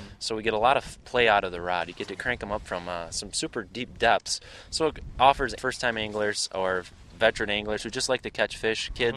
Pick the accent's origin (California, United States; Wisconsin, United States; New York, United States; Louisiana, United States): Wisconsin, United States; I was born and raised in Door County, Wisconsin, and I'm a fifth generation Door County native.